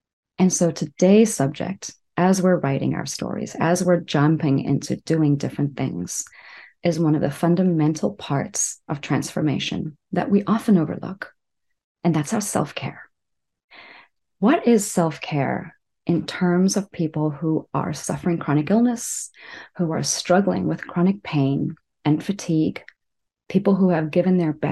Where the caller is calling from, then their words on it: Texas, United States; I'm calling in from Texas